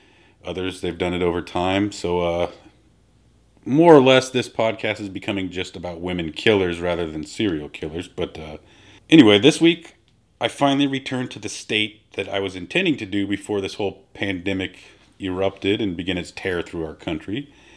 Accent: Portland, Oregon, United States; born there; You know, I was born in Portland, my children were born here in Portland, and we have a place in our hearts for the city

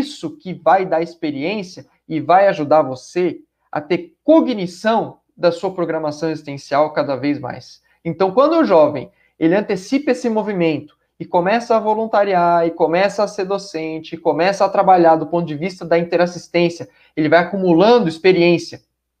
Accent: Ribeirão Preto, São Paulo, Brazil; como dizem lá em Ribeirão Preto, de onde eu sou, né?

